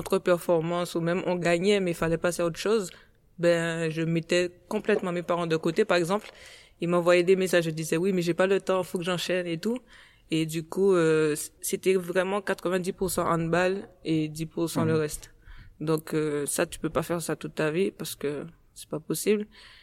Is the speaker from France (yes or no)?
yes; Caribbean, France; j'ai grandi aux Antilles, donc comme j'ai toujours mangé très local